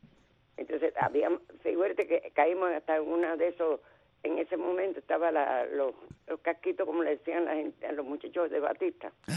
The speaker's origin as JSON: {"language": "Spanish", "town": "Santa Clara", "region": "Villa Clara", "country": "Cuba", "tie": "born there", "said": "yo nací en Santa Clara, Las Villas, como se llamaba antes, ahora es un desastre. Okay. De una familia muy pobre, yo fui la segunda hija de mis padres. Éramos 7 después."}